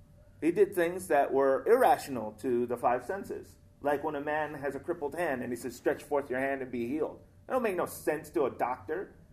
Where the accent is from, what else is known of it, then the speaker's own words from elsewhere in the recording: Hawaii, United States; growing up in Hawaii, that we had this thing.